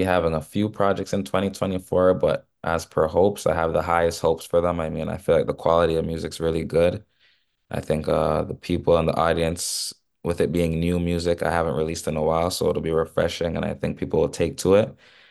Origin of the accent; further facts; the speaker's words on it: Mississauga, Ontario, Canada; I'm from Toronto, Canada. Grew up mainly in Mississauga and the Brampton areas.